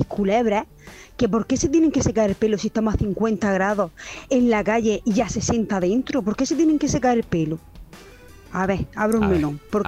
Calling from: Murcia, Region of Murcia, Spain; aquí en Murcia, trabajando en una piscina climatizada

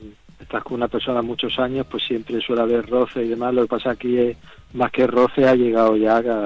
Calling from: Barcelona, Catalonia, Spain; de Barcelona.

